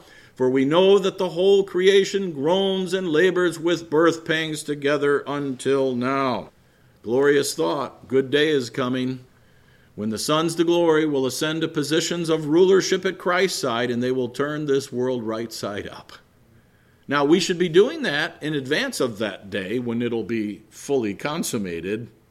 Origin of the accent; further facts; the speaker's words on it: Chicago, Illinois, United States; No, we didn't go out on Lake Michigan, because I was from Chicago, and catch fish.